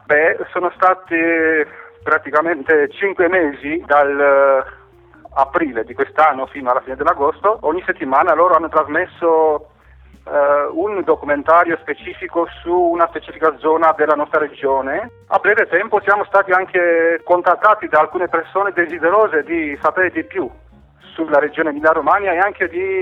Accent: Romania; vengo dalla Romania.

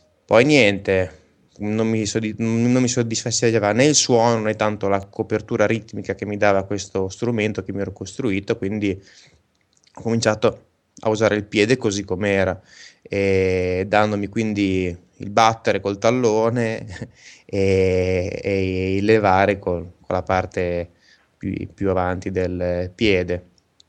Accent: La Spezia, Liguria, Italy; poi ho avuto delle esperienze in formazioni nel mio paese, io sono della Spezia, in provincia di non so più cosa

